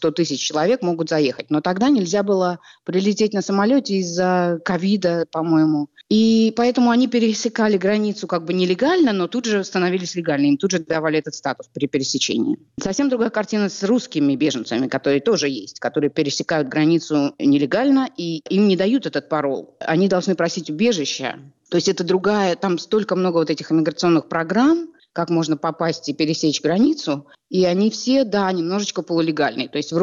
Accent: Uzbekistan; moved away as an adult; now in United States; Я из Узбекистана. Приехала сюда в 91-м году, когда в Узбекистане начались националистические настроения. И оказалась в Нью-Йорке со своим мужем. Мне было 19 лет, и поэтому

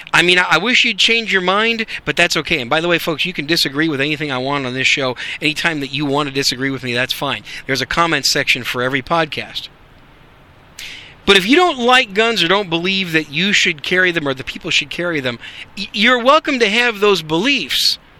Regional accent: Wisconsin, United States; also born or lived in New York City; now in Dallas, United States; I live in Texas. I live in Dallas, Fort Worth. I'm just a Yankee with a gun and a microphone, okay? I was raised in Wisconsin. I was born in New York City, came here to Dallas

